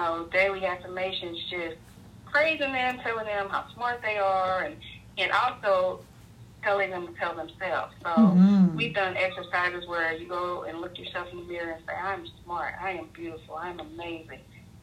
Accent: St. Louis, Missouri, United States; now in Los Angeles, United States; We're originally from Missouri, St. Louis.

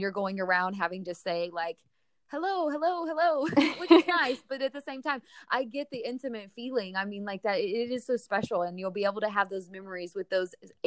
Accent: Texas, United States; Like I think it was 78, which, okay, y'all, we're from Texas, so like right now it's like 99.

